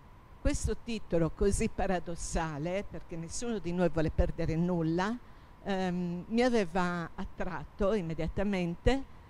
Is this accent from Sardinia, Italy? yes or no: yes; Sardinia, Italy; ad Oristano, quindi proprio nella mia terra, diciamo terra sarda, dove sono nata e cresciuta. Basta dire che ad Oristano ho frequentato la scuola media numero 3, Leonardo Alagon, viaggiando da Narbolia fin dall'età di 10 anni in Pullman